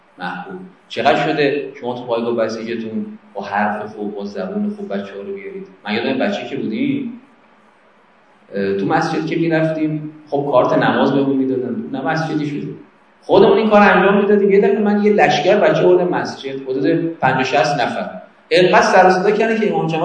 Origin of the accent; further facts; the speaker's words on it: Qazvin, Iran; ما مال قزوین هستیم از قزوین اومدیم نمایشگاه